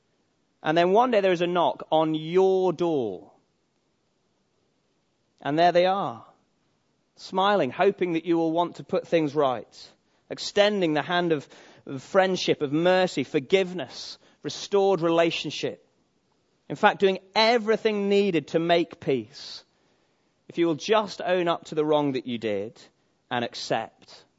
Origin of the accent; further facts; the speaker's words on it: Manchester, North West England, United Kingdom; I grew up in Manchester. I'd never known anything like it.